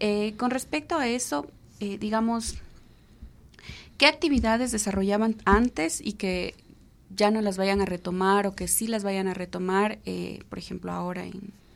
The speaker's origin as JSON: {"language": "Spanish", "region": "Loja", "country": "Ecuador", "said": "en Loja, que es la ciudad de donde yo vengo"}